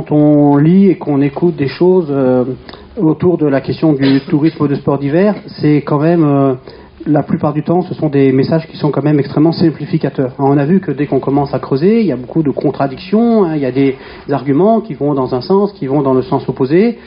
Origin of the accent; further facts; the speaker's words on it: Auvergne-Rhône-Alpes, France; tous savoyards dans la salle, on va dire on est les plus mal placé